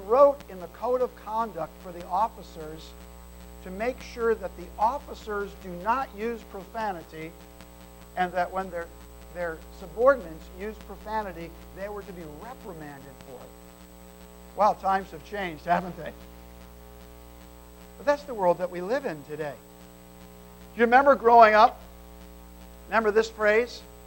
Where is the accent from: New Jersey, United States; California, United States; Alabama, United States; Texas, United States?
New Jersey, United States; moved away as an adult; when I moved here, where I grew up in New Jersey